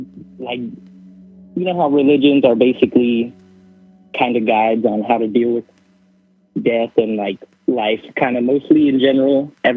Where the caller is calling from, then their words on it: California, United States; I'm calling from Southern California.